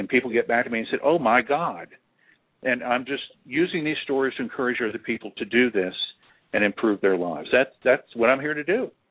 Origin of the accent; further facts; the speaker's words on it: Texas, United States; I was a dip from Texas that all I cared about was where the next barbecue lunch was coming from.